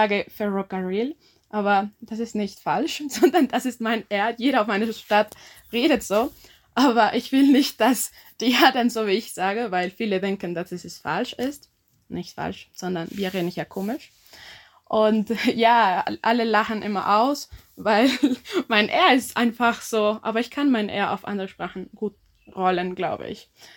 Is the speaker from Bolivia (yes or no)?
yes; La Paz, Bolivia; German is a second language; Ich komme aus La Paz, das ist die Regierungssitz.